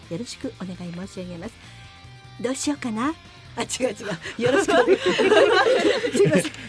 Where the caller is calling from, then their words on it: Utsunomiya, Tochigi, Japan; 生まれ育ちは宇都宮ですが、今東京都板橋区に住んでいます。東上線では成増駅が近いですね。